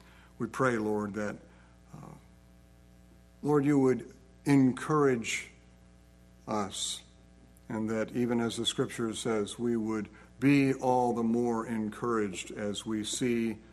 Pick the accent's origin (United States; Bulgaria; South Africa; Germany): United States; Wilmington, Delaware; born there; I happened to be born in Wilmington, Delaware. I spent the next 3 months of my life in Wilmington, Delaware, and I was out